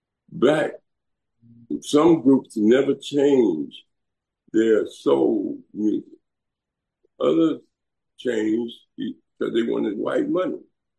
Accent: Compton, California, United States; I, you know, growing up in Watts, Compton, and being a street brother, and then becoming a professor, and being a part of the Black movement

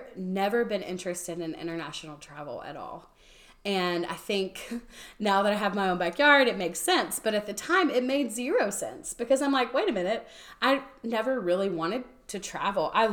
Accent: Nashville, Tennessee, United States; That there were things that reminded me of my hometown, which is Nashville, when I was there.

